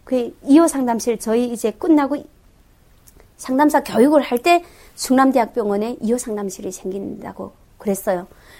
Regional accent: North Korea; moved away as an adult; now in South Korea; 나는 북한 사람이다.

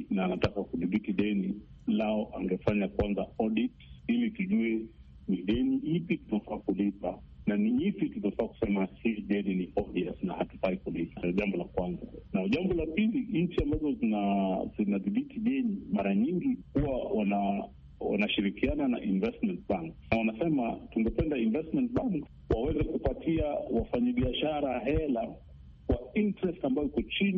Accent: Kenya; Mimi kama Mkenya wa kawaida

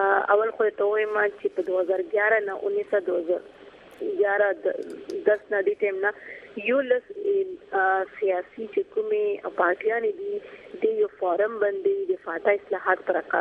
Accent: Khyber Pakhtunkhwa, Pakistan; زه د وزیرستان یم

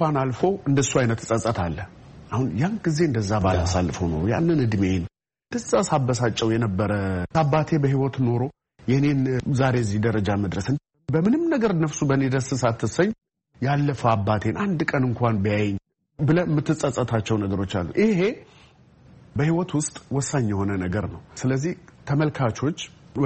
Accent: Harar, Harari Region, Ethiopia; እንግዲህ እኔ ተወልጄ ያደግኩት ሀረር ነው።

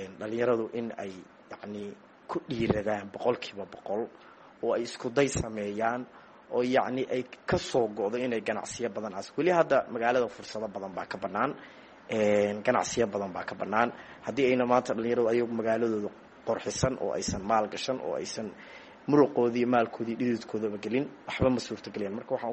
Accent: Galkayo, Mudug, Somalia; anugu Galkacyo ayaan ku dhashay, intaasaan kul ekaaday oon ku koray

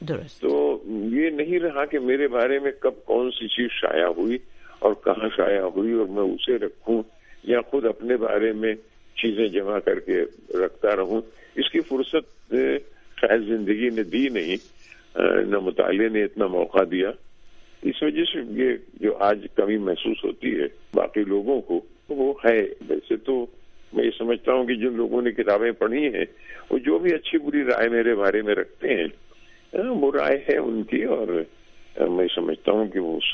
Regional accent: Rudauli, Uttar Pradesh, India; تو اس طرح سے میں ردولی میں پیدا ہوا, اور میری ابتدائی تعلیم و تربیت ردولی ہی میں ہی ہوئی. میرا تعلق چھوٹے سے ذمہ دار خاندان سے تھا

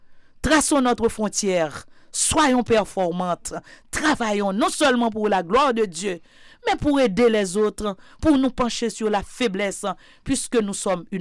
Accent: Haiti; En tant qu'haïtienne

